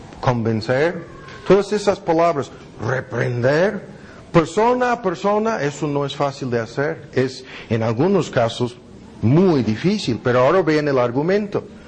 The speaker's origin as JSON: {"language": "Spanish", "country": "United States", "second_language": "Spanish", "said": "Y no es porque soy gringo, ni tampoco porque estoy predicando en otro idioma, en español en vez de inglés"}